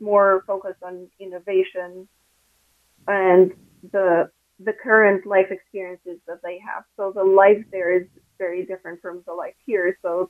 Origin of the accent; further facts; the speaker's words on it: Kosovo; English is a second language; now in Buffalo, United States; I'm originally from Kosovo, a small country in Europe.